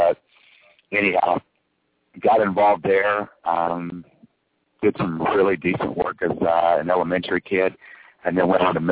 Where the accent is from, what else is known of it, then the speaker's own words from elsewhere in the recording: Oklahoma, United States; now in Las Vegas, United States; I am originally from Oklahoma, and I moved out to Las Vegas.